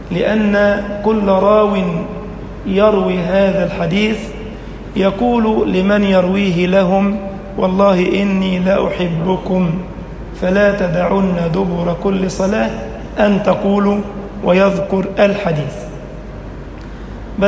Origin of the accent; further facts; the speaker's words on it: Egypt; واجعل بلدنا مصر أمنا أمانا